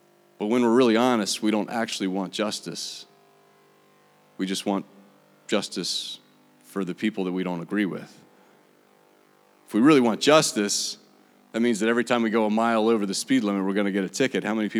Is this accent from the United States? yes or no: yes; United States; But I'm proud to be an American. I am. When I came home from India, I was grateful to be back.